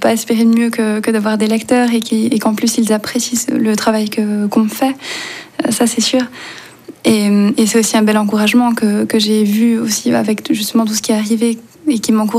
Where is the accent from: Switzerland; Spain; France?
Switzerland; c'est encore... autrement plus intimidant quand on vient de la Suisse que d'aller dans ce pays